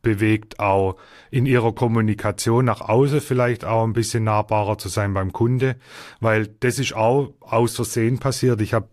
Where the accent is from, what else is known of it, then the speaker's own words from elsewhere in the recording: Baden-Württemberg, Germany; accent: Swabian; ich habe einen schwäbischen Akzent.